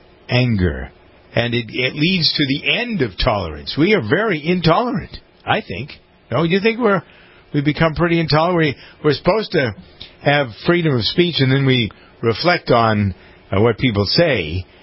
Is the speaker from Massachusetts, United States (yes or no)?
yes; Framingham, Massachusetts, United States; A lot of Brazilians live in my hometown, and there are several prominent candidates for city council who are extolling the value and virtue of making Framingham, Mass., my hometown, a sanctuary city